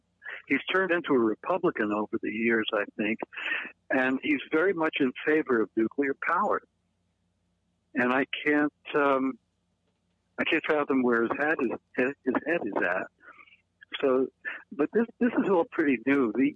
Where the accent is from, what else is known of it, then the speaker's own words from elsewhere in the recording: New York City, New York, United States; also born or lived in Connecticut / California; I mean, I grew up in New York City. I lived in Connecticut. I lived in California.